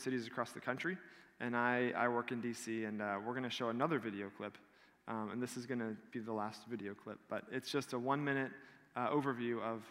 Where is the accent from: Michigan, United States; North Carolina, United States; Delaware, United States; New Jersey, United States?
Delaware, United States; Claymont; I mean, I'm from Claymont, and I went to school in North Wilmington, and I just hadn't really been in a city very much.